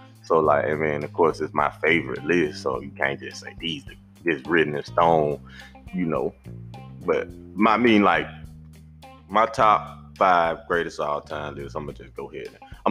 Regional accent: the South, United States; like I say, I'm from the Dirty South, man, so I ride with it

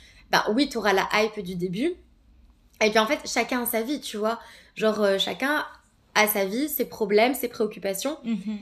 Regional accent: France; moi je suis française, on a la sécurité sociale.

